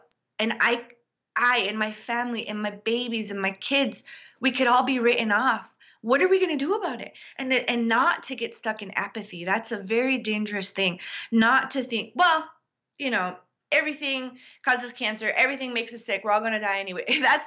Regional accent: New Town, North Dakota, United States; For example, I'm from Newtown, North Dakota, the Fort Berthold Reservation. You know, I'm a Mandan Hidatsa Rikara woman, and we were farming tribes.

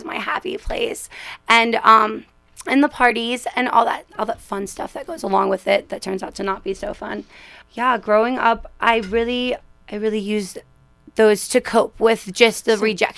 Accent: Florida, United States; I'm originally from Florida, and I am 3.5 years clean.

